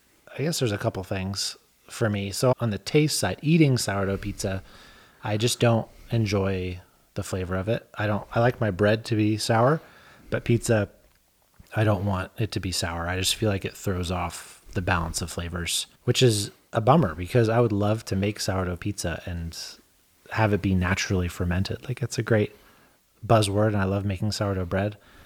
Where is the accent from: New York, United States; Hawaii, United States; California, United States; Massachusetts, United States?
California, United States; Merced; Well, I grew up in Merced. Maybe it's a Valley thing.